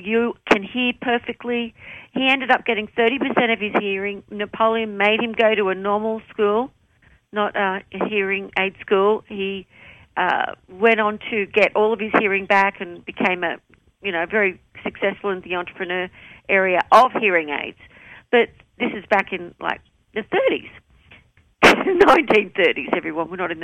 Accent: Australia; I'm an Australian young singer, and I don't care, you know, how the men of America made money.

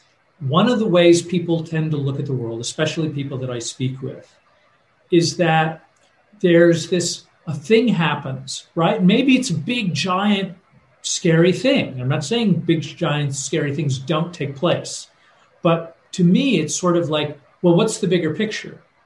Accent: United States; you know, as an American, I think we have this very Judeo-Christian fundamental series of ideas.

